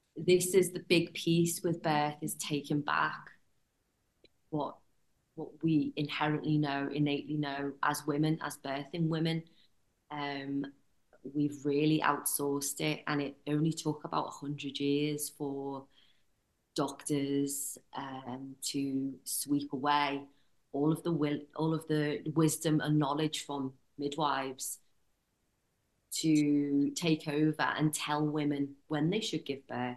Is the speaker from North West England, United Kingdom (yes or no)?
yes; Liverpool, North West England, United Kingdom; now in London, United Kingdom; No, I'm from Liverpool.